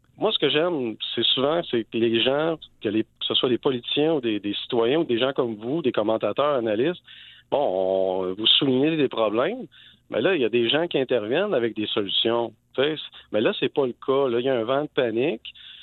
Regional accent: Trois-Rivières, Quebec, Canada; Moi, je suis citoyen de Trois-Rivières, je suis entrepreneur ici.

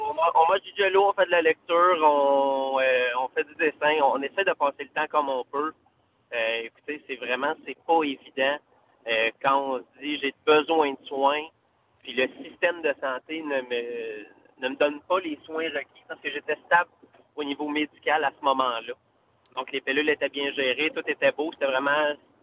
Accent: Saint-Hyacinthe, Quebec, Canada; Moi, je suis de Saint-Hyacinthe.

